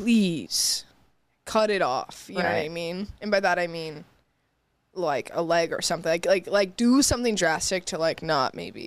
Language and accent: English; Dallas, Texas, United States; I spent a lot of summers in East Texas. Mm-hmm. So just like redneck city. I'm from Dallas though. I want to get that out of the way.